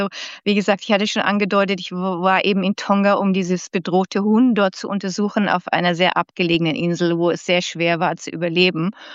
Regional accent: Austria; Ich bin Deutsche, ich bin aber in Österreich aufgewachsen.

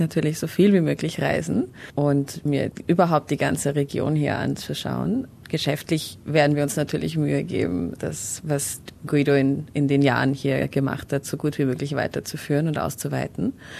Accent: Graz, Styria, Austria; moved away; Ich komme aus der Steiermark, also ich bin Grazerin. Das hört man mittlerweile nicht mehr so sehr, weil ich schon sehr lange im Ausland lebe. Aber ja, das wunderschöne Graz ist mein Zuhause sozusagen.

